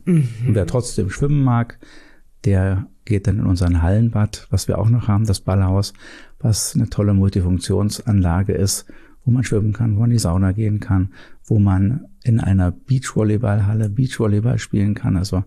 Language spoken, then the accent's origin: German; Aschersleben, Saxony-Anhalt, Germany; Und Aschers Leben ist eben meine Heimat.